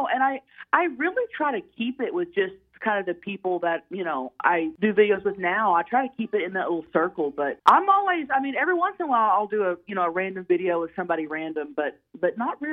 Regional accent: Oklahoma, United States; I grew up in Oklahoma, like in a small town. So, like, you know, the trashy side of … that'll always be there, you know?

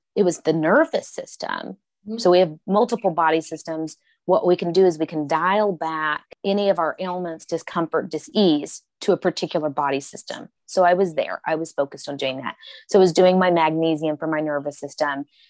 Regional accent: Oklahoma, United States; now in California, United States; I'm from Oklahoma originally, native indigenous peoples, from my father from Mexico, my mother from Oklahoma

